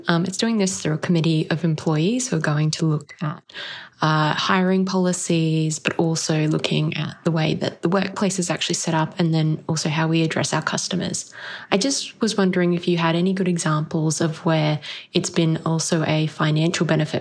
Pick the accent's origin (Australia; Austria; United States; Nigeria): Australia; Melbourne, Victoria; I'm from Melbourne, Australia.